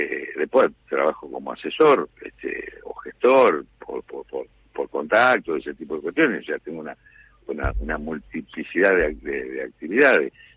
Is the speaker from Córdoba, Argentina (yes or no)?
no; J.B. Molina, Santa Fe, Argentina; now in Rosario, Argentina; Mi pueblo es J.B. Molina, sur de Santa Fe, departamento de Constitución. Y actualmente estoy residiendo en Rosario